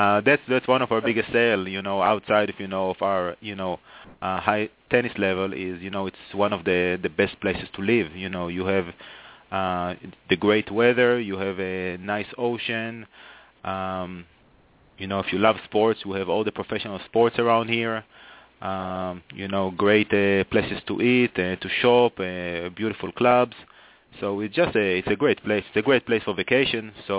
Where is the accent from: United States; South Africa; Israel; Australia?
Israel; moved away as an adult; Well, I'm originally from Israel. Played at the national level in Israel